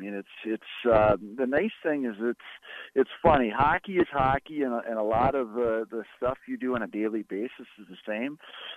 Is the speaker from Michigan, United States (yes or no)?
no; Minnesota, United States; We grew up in the Twin Cities area. All our family is here.